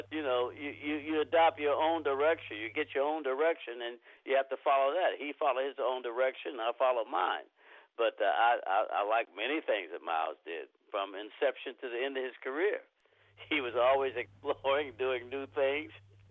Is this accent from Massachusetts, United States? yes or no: no; Pittsburgh, Pennsylvania, United States; that's a typical arena growing up in Pittsburgh as a young musician